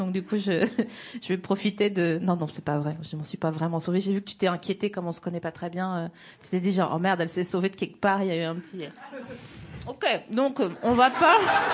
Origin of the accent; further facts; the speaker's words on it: Grand Est, France; born there; dans les Vosges on dit, parce que je suis née dans les Vosges